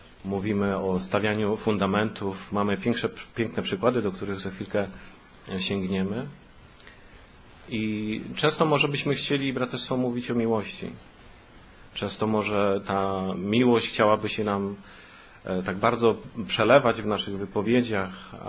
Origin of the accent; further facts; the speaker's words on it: Białystok, Podlaskie Voivodeship, Poland; urodziłem się w Białymstoku, tam dorastałem.